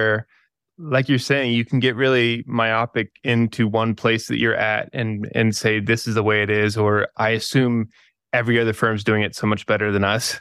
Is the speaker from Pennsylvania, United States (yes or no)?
no; Kansas, United States; Yeah, I grew up in Kansas. It's like the sort of northern neighbor up there.